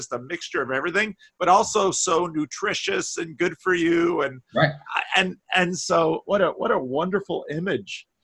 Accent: Paterson, New Jersey, United States; You know, so I grew up in Paterson, which is outside New York

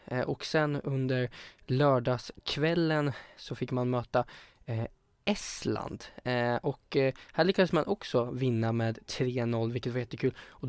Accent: Västerås, Västmanland County, Sweden; För 2 veckor sedan här i Västerås, i min hemstad

